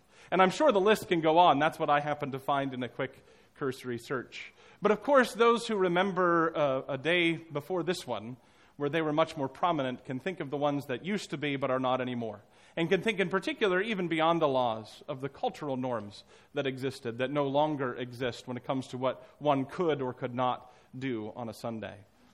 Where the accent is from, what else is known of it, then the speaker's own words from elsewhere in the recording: West Virginia, United States; Well, I'm from West Virginia, Alan.